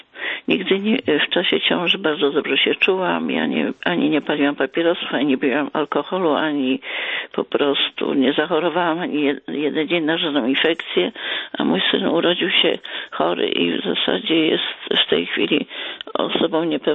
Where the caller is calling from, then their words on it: Bydgoszcz, Kuyavian-Pomeranian Voivodeship, Poland; Ja, z Bydgoszczy.